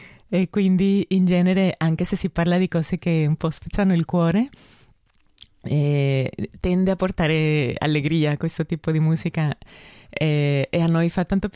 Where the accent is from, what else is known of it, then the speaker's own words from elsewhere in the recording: Mexico; now in Florence, Italy; Vengo dal Messico, ma sono qui a Firenze da 16 anni già.